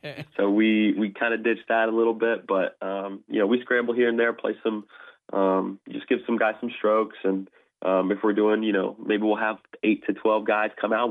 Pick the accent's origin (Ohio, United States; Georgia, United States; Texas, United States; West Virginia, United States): Texas, United States; I'm from Texas. I'm a Texas guy